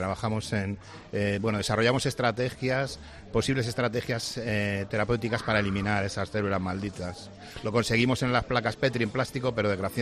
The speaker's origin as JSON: {"language": "Spanish", "town": "Madrid", "region": "Community of Madrid", "country": "Spain", "lives_now": "United Kingdom", "said": "yo soy español 100%, de Madrid y del Estudiantes."}